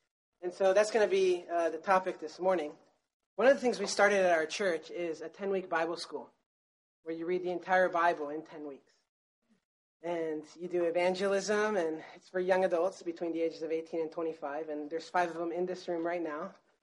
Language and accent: English; Rome, Lazio, Italy; I grew up in Rome, Italy.